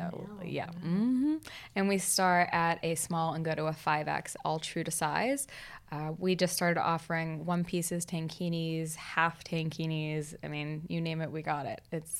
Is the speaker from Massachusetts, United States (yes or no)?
yes; Boston, Massachusetts, United States; So I'm from Boston.